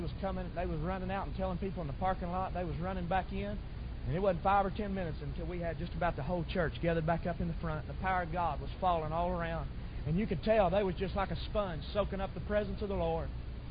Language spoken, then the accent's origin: English; Oklahoma, United States; We're just hillbillies from Oklahoma, and we ain't used to all these roads and stuff.